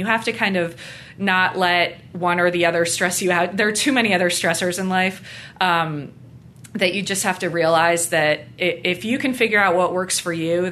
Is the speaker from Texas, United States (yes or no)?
no; Connecticut, United States; I grew up in Connecticut, and so I was out of state